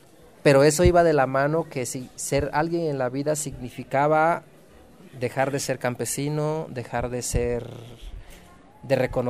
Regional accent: Tehuantepec, Oaxaca, Mexico; Yo vengo de Tehuantepec, en donde, a pesar de que tiene una memoria histórica de descendientes de pueblos indios y tenemos prácticas tan cercanas como los pueblos de San Blas

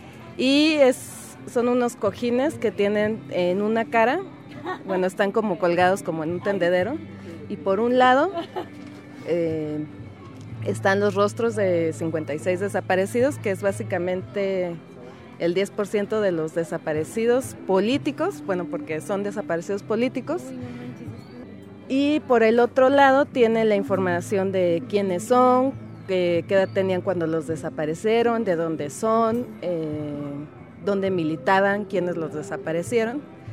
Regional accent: Mexico; soy mexicana

